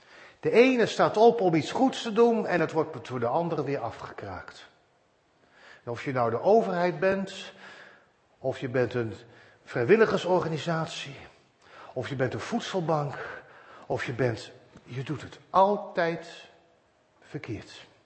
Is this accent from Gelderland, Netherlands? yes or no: no; The Hague, South Holland, Netherlands; Ik was als kind woonachtig in Den Haag